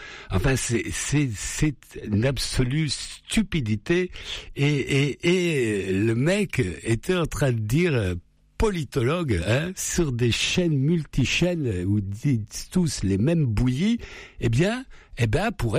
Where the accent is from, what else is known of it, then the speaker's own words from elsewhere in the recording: France; Nous sommes français, nous